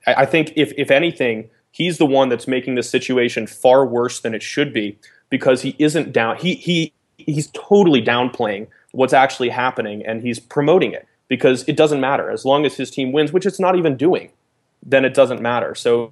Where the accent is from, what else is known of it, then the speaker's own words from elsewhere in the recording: the South, United States; I grew up in the South.